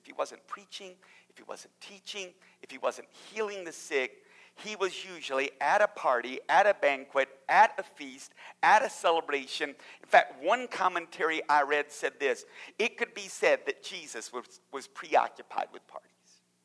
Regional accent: Alabama, United States; I'm from Alabama, so you might have to help me.

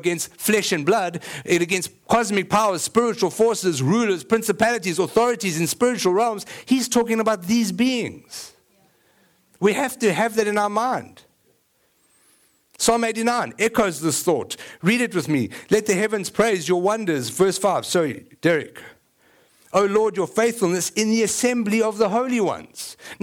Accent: South Africa; I'm South African.

